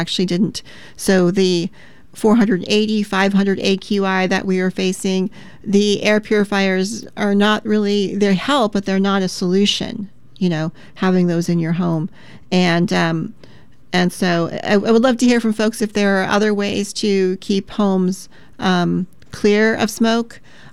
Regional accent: Tri-Cities, Washington, United States; I grew up actually in Eastern Washington in the Tri-Cities, and of course it's desert there, you know, sagebrush and some grasses

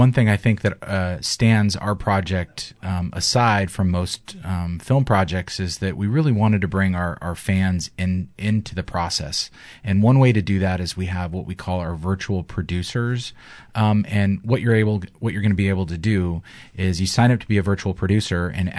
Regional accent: Oregon, United States; In fact, the funny thing about this project is that Andy is from Oregon. I'm from Oregon, and we both met each other in London at a film festival called Rain Dance.

